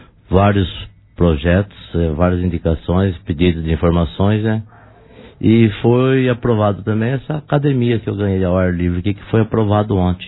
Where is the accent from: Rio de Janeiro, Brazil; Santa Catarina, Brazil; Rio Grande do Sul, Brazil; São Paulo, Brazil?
São Paulo, Brazil; Monte Alto; born there; Eu nasci em Monte Alto.